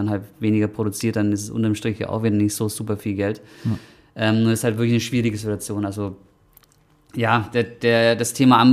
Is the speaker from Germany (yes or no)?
yes; Nuremberg, Bavaria, Germany; ich komme aus Nürnberger Ecke